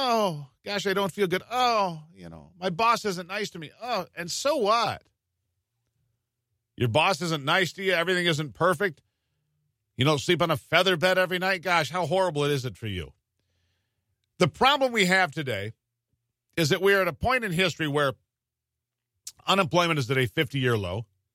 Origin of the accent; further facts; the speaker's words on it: United States; born there; I wasn't born somewhere else. I was born here.